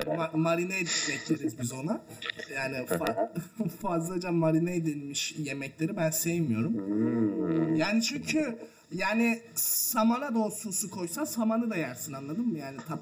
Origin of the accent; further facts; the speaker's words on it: Adana, Turkey; Ben bir bilirsiniz ben aslen bir Adanalı olarak.